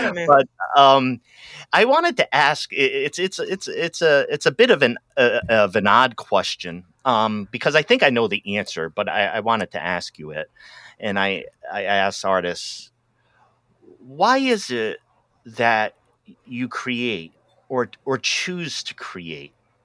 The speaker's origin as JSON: {"language": "English", "region": "Rhode Island", "country": "United States", "said": "I'm originally from Rhode Island."}